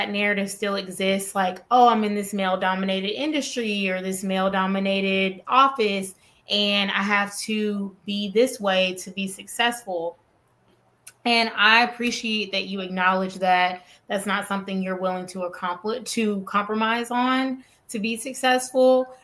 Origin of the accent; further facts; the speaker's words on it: Alabama, United States; I know I'm from Alabama